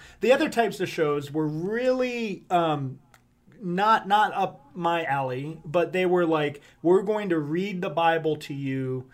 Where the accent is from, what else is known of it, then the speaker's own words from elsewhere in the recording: Columbus, Ohio, United States; now in Cincinnati, United States; Well, I'm from Columbus, Ohio, but I'm down here in Cincinnati, Ohio